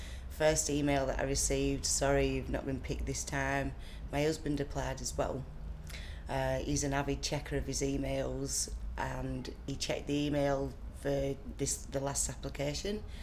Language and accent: English; Burnley, North West England, United Kingdom; I'm 40 years old and I come from Burnley, Lancashire.